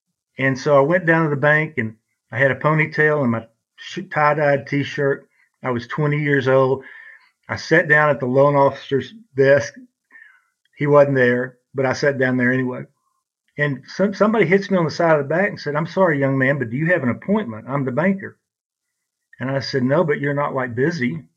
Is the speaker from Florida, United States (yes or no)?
no; Brownwood, Texas, United States; born or raised there